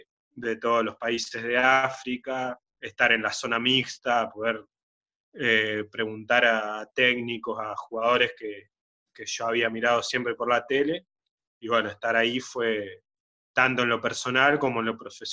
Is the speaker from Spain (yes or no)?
no; Suipacha, Buenos Aires Province, Argentina; Bueno, este gusto empieza cuando yo era chico en el secundario, en Suipacha, mi pueblo.